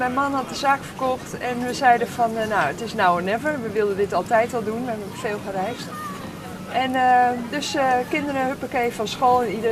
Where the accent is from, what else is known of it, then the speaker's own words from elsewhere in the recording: Netherlands; now in Spain; Maar ja, ga dat maar eens doen in Spanje, weet je. Als Nederlander